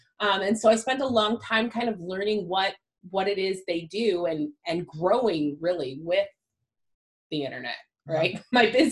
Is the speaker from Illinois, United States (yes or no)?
no; Missouri, United States; So I'm from Missouri, which is pretty much the center of the United States for those that aren't familiar with the U.S.